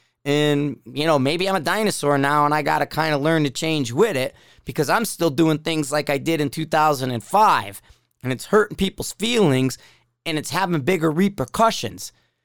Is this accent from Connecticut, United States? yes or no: yes; Bridgeport, Connecticut, United States; And, you know, P.T. Barnum, man, I'm from Bridgeport, okay?